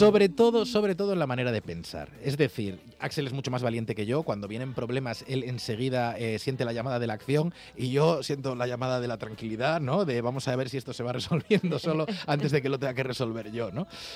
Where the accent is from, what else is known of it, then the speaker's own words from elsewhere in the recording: Vigo, Galicia, Spain; now in Madrid, Spain; bastante natural en Vigo, ¿no? Me crié así, ¿no? Conducía allí y pensaba que era lo normal. Luego me fui de Vigo, llegué a Madrid, por ejemplo